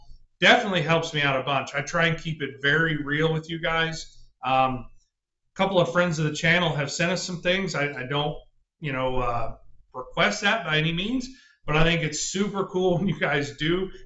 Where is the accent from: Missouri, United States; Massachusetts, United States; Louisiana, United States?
Missouri, United States; Joplin; also born or lived in Michigan / Indiana; I'm from the Joplin area, so I'm a local from, you know, Southwest Missouri. I did spend some time growing up in the southern part of Michigan and the northern part of Indiana.